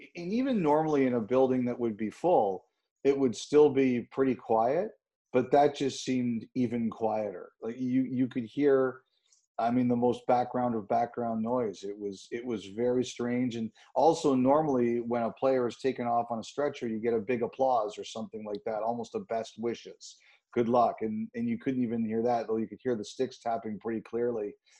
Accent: Toronto, Ontario, Canada; I grew up in Toronto

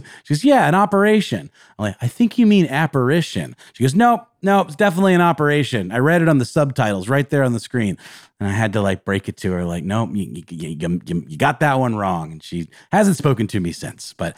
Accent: the South, United States; any Southern drawl accents we do, we come honestly by. We're from the South.

